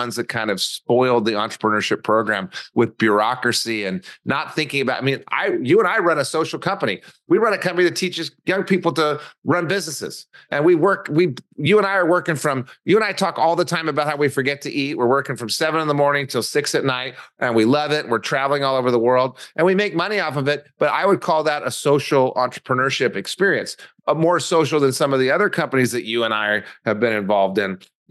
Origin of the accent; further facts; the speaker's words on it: Albuquerque, New Mexico, United States; And I am from Albuquerque, New Mexico.